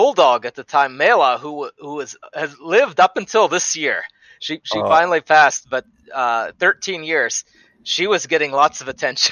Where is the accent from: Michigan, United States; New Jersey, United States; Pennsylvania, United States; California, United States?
Pennsylvania, United States; Pittsburgh; You know, I come from Pittsburgh originally, and my grandfather built us a foundry, and so my dad and I started casting metal together at home